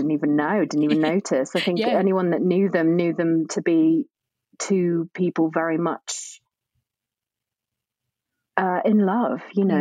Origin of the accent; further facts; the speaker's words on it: Scunthorpe, Yorkshire and the Humber, United Kingdom; So I'm originally from Scunthorpe